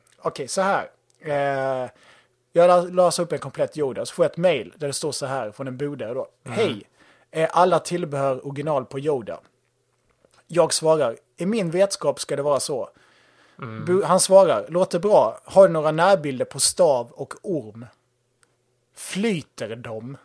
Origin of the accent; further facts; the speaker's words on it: Halmstad, Halland County, Sweden; Vi är ju från Halmstad ju.